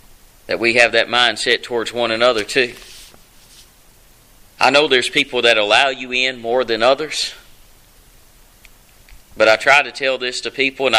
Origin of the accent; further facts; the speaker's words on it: Hattiesburg, Mississippi, United States; If you listen to the news media, you'd think it was 8,000 people in my hometown of Hattiesburg.